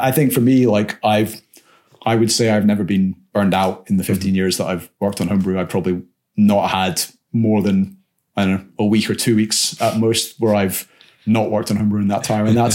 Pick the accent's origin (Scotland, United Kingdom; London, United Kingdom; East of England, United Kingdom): Scotland, United Kingdom; which me being Scottish makes me like cringe unbearably.